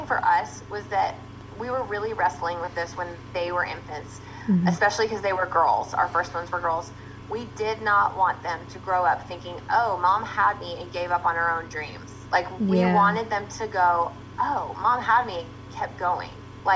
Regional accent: California, United States; and I grew up in California.

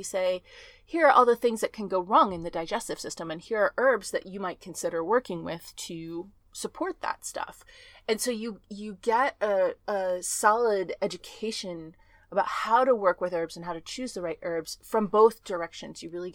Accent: Texas, United States; First off, I grew up in Texas, and so like sea things were not a part of my life, except for like Red Lobster and Long John Silver.

